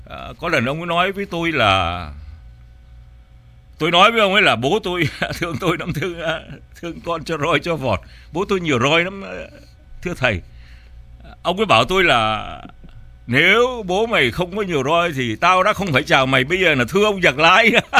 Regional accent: Biên Hòa, Đồng Nai, Vietnam; also born or lived in Northern Vietnam; tôi là người Bắc di cư vào trong năm 1954. Tôi lớn lên đi học ở Biên Hòa rồi về Sài Gòn học, rồi tôi đã về Biên Hòa

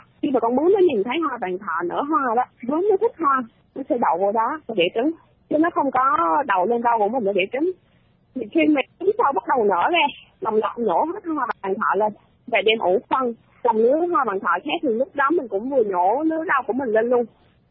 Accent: Phú Yên, Vietnam; Tại quê em Phú Yên thì nó lại sát biển. Khoảng năm 2012 em quê là Phật tử.

